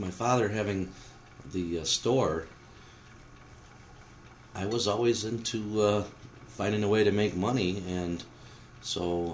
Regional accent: Lansing, Michigan, United States; also born or lived in Williamston; I was born right here in Lansing, Michigan at St. Lawrence Hospital. I lived in Williamston until I was 5 years old, but I was born here in Lansing.

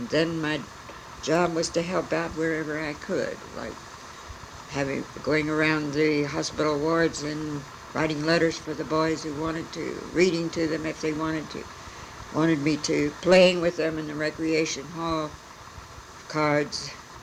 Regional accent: Louisville, Kentucky, United States; I was born in Louisville, Kentucky, and is that what you want?

